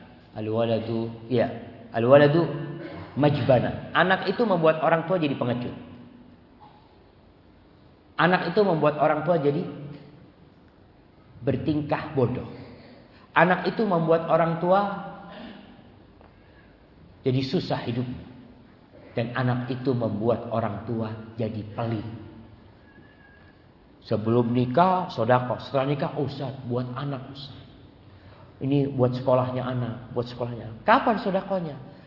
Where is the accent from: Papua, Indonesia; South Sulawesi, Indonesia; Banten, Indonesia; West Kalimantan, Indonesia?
Banten, Indonesia; Cilegon; Baik, saya datang dari Cilegon, masya Allah. Cilegon ini Banten, jemaah.